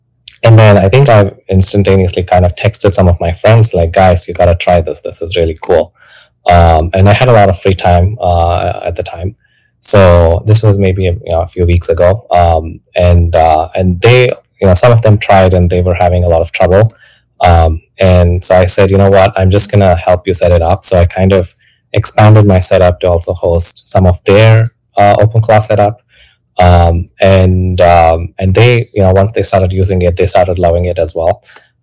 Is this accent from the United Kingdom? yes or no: no; India; moved away as an adult; now in United States; I grew up in India, started there, worked as an engineer for more than four and a half years back there. And let me see. So I came to US, I think, in 2016. I did my master's here